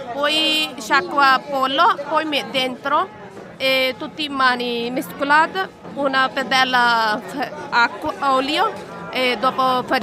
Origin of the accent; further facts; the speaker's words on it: India; Italian is a second language; now in Italy; No, italiano no. Sono indiano.